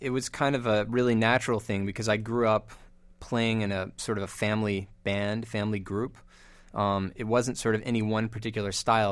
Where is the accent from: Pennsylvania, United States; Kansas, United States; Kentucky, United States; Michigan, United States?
Kentucky, United States; Lexington; I grew up in Lexington, Kentucky.